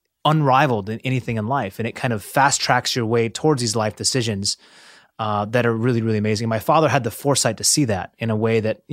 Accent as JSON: {"language": "English", "town": "Seattle", "region": "Washington", "country": "United States", "tie": "born or raised there", "said": "Growing up in Seattle, my father would drive me to Vancouver, BC."}